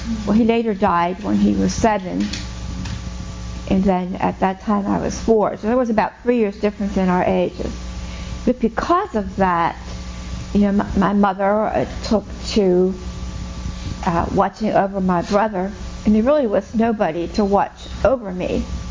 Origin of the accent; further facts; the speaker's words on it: Pittsburgh, Pennsylvania, United States; born there; I just turned 80 in October. So I've been around for a while, and I was born in Pittsburgh.